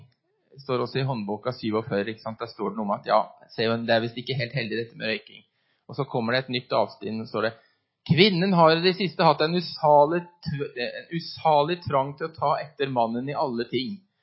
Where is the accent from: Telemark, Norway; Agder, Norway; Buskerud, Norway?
Agder, Norway; Mandal; jeg var veldig heldig når jeg vokste opp her i Mandal.